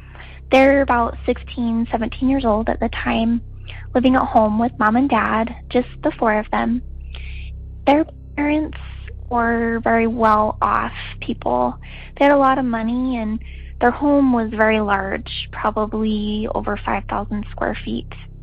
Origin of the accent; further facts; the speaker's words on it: Wyoming, United States; I am from Wyoming.